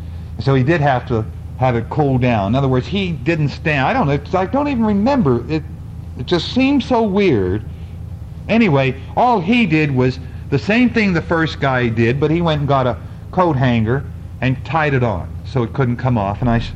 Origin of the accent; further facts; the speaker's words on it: Pennsylvania, United States; Now you can tell I'm from Pennsylvania. I don't have aunts. I have aunts.